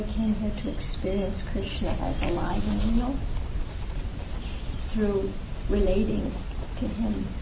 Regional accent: New York, United States; I'm from New York.

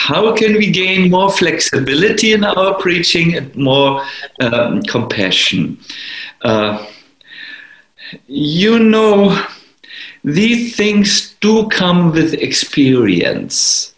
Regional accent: Germany; accent: German; English is a second language; My German accent was extremely strong at that time. Now it's only 20%.

